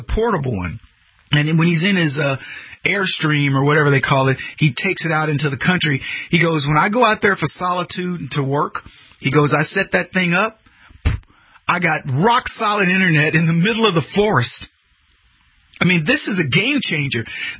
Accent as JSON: {"language": "English", "country": "United States", "said": "As an American, it drives me crazy that there are bureaucrats who can say, you can no longer do this or you can no longer do that."}